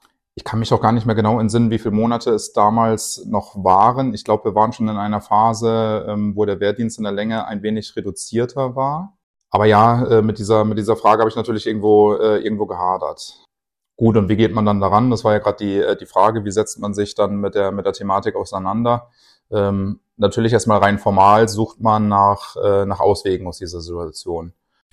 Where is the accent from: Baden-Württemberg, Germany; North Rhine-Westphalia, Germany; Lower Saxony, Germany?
Lower Saxony, Germany; Ich bin in Niedersachsen groß geworden, an der Nordsee.